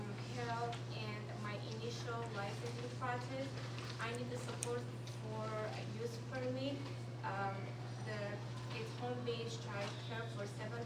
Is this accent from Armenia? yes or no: yes; Armenia; first language Armenian; English is a second language; now in United States; I'm from Armenia